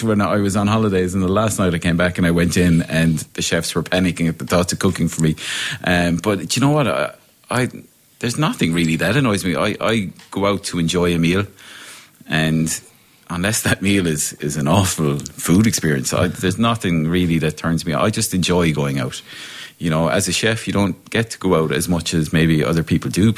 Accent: Ireland; We're Irish. It's in our blood.

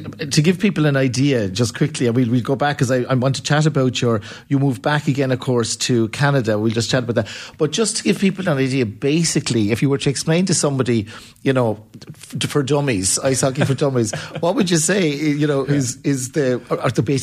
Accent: Cork, Munster, Ireland; you know, I'm from Cork, and I'm bad hurling county.

